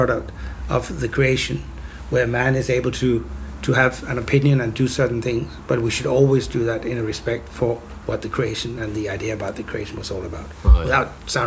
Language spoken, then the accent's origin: English; Copenhagen, Capital Region of Denmark, Denmark; but in Copenhagen, which is sort of, you know, my hometown.